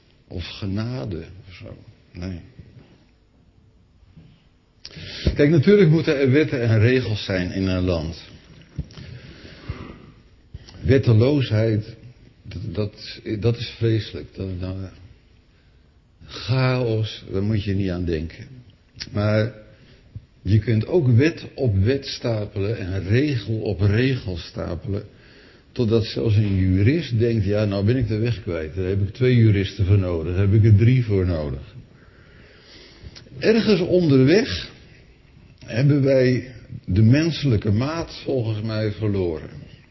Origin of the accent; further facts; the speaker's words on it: Netherlands; We vonden onszelf als Nederlanders ook wel relaxed. Wij konden ook een beetje ongeorganiseerd leven.